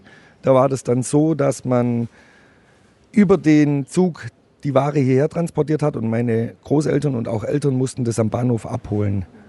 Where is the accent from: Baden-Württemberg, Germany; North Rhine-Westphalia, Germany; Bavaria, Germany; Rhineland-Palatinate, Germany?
Baden-Württemberg, Germany; Heilbronn; born there; Auch ich bin ein gebürtiger Heilbronner.